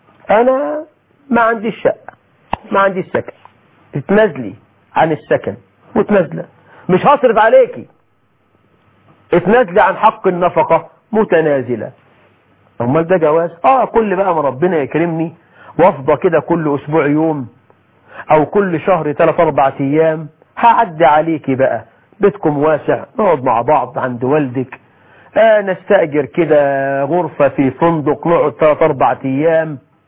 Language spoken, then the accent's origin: Arabic; Egypt